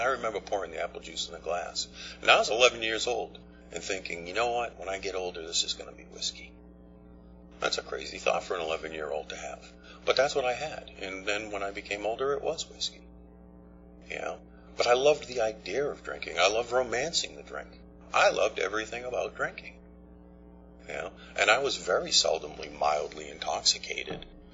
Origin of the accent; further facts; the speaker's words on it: Sharon, Massachusetts, United States; I grew up in Sharon, Massachusetts, 30 miles south of Boston. I grew up one of the education capitals of the world.